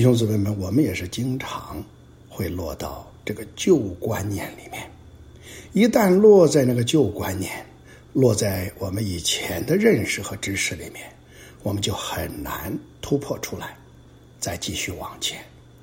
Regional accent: China; 我们中国人有句话说，士别三日都要当刮目相看。

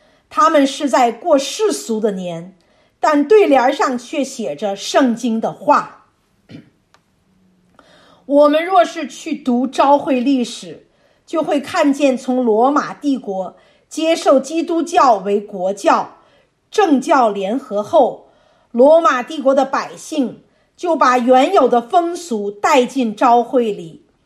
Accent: China; 好比我们中国人喜欢过端午节、中秋节，这些节日我们过惯了，非过不可

